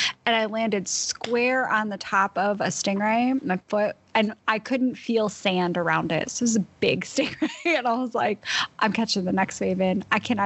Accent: Northeast, United States; I mean, I grew up in the Northeast. I am used to 100 degrees, 100% humidity.

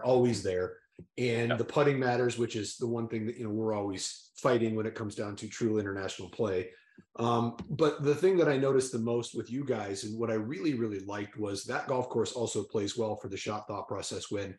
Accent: United States; especially being an American following the university system.

